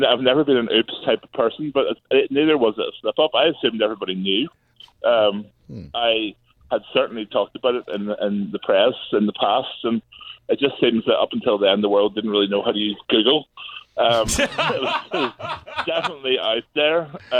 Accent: Belfast, Northern Ireland, United Kingdom; Well, I'm from Belfast, so I can't speak for Dublin.

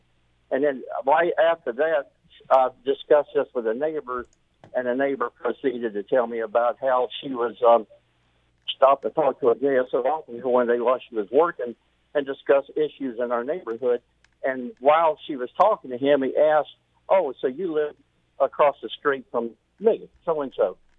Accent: Jacksonville, Florida, United States; and I was born and raised in Jacksonville

